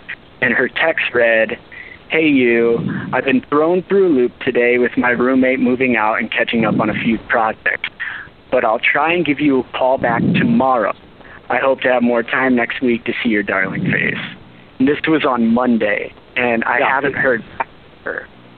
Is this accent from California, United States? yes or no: yes; Los Angeles, California, United States; I'm 30, and I'm from Los Angeles.